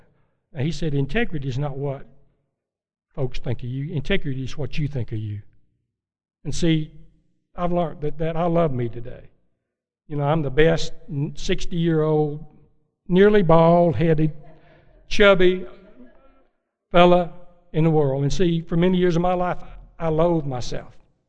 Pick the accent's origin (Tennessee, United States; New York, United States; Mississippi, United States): Tennessee, United States; Because I was raised in Jackson County, Tennessee, where we had a house and board and battens.